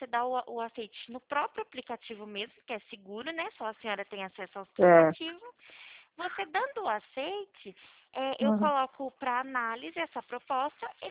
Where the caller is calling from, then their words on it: Araras, São Paulo, Brazil; Não, eu falo daqui de Araras.